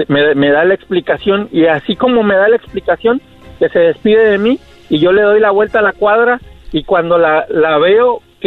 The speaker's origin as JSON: {"language": "Spanish", "region": "Guerrero", "country": "Mexico", "said": "Del estado de Guerrero"}